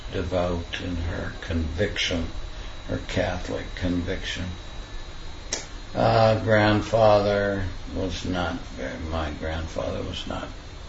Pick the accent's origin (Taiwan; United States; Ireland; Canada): Canada; Vancouver, British Columbia; born there; I was born in Vancouver, St. Paul's Hospital.